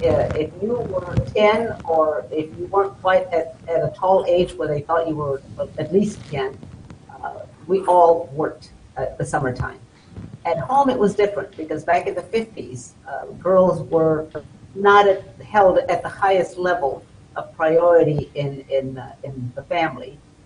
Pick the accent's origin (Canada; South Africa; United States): United States; Lubbock, Texas; moved away as an adult; I fortunately moved away from my hometown of Lubbock, Texas, after my career took off in the labor movement